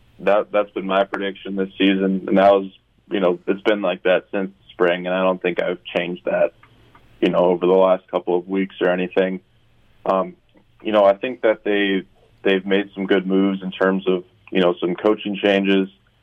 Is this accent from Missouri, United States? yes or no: no; Minnesota, United States; I went to Michigan State and then but I'm from Minnesota, lived there my whole life.